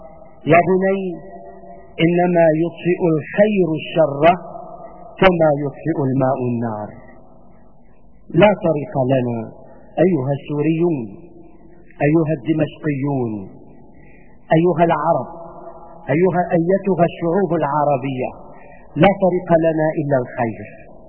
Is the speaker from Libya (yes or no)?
no; Syria; واليوم يا سادة نحن بحاجة كسوريين ان نكون عقلاء، ان نكون واعين، ان نكون مدركين لما يحاك ضدنا